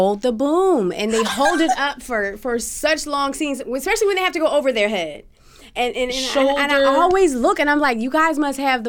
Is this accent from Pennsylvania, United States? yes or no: yes; Philadelphia, Pennsylvania, United States; Wow, I grew up in Germantown, Shelton and Musgrave.